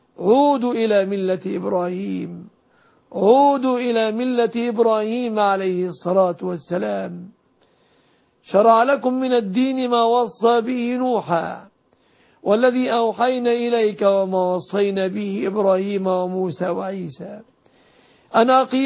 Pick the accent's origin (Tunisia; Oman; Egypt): Egypt; بلادنا مصر